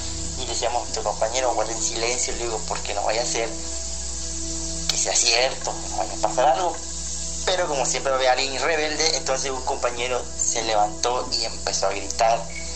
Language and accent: Spanish; Tenosique, Tabasco, Mexico; yo soy de Tenosique, Tabasco